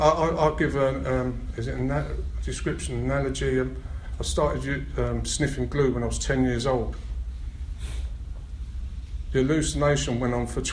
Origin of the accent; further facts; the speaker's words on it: Hackney, London, United Kingdom; I come from Hackney, a very picturesque part of London, and I grew up in a family of 7 of us.